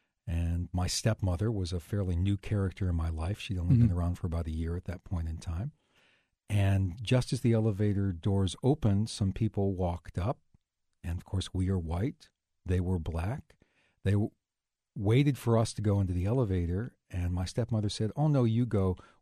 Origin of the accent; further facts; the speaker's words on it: Northeast, United States; Growing up in the Northeast, I can remember as a very small child when my grandfather's farm was still being worked